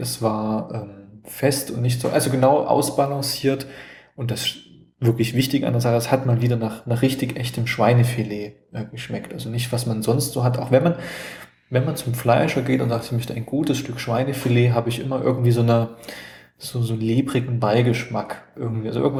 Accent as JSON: {"language": "German", "region": "Thuringia", "country": "Germany", "said": "ich kann meinen Grad der Sozialisation einfach dann nicht überspringen als Thüringer."}